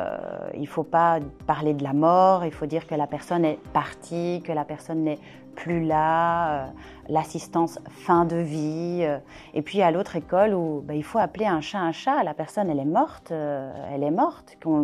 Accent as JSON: {"language": "French", "country": "Belgium", "said": "Je peux préciser que je viens de Belgique."}